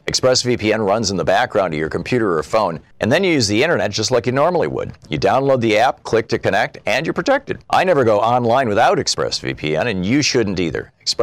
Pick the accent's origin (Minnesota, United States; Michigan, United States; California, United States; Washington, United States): Michigan, United States; This is the state of Michigan, my home state.